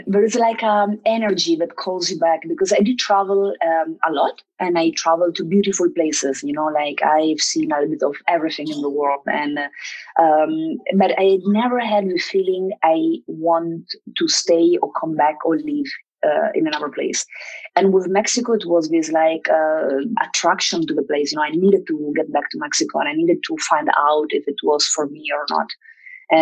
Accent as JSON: {"language": "English", "country": "Italy", "said": "I come from Italy"}